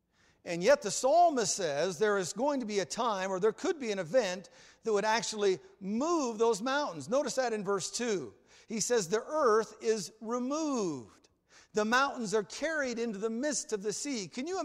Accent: Fortuna, California, United States; also born or lived in Eureka, California; I remember as a child, I was born in Eureka, California. I won't go there. And we lived in Fortuna, California, right by the Eel River.

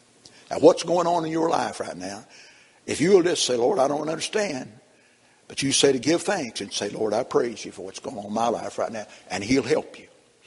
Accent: United States; born there; First, I want to thank God that I was born in America.

